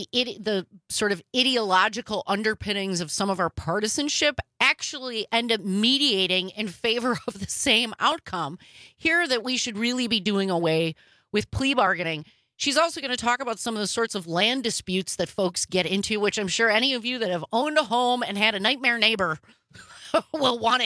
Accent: Wisconsin, United States; whom I used to listen to on the radio on KLH growing up in Wisconsin.

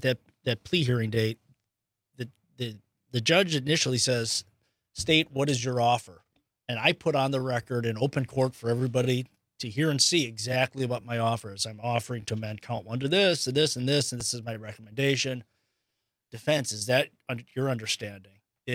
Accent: Waukesha, Wisconsin, United States; I grew up in Waukesha.

